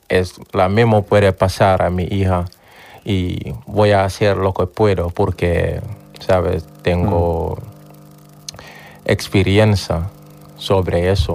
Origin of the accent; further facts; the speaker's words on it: Gambia; Spanish is a second language; moved away as an adult; now in Spain; soy de Gambia y soy un marinero ahí.